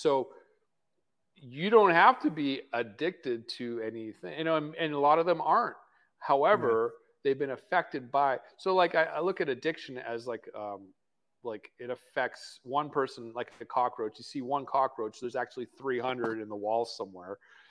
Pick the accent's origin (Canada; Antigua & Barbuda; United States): Canada; And man, I'm from Canada, man.